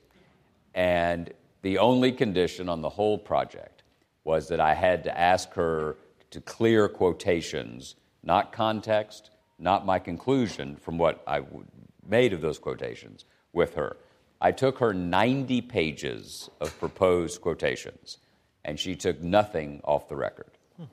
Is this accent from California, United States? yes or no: no; Chattanooga, Tennessee, United States; I'm a boy from Chattanooga, Tennessee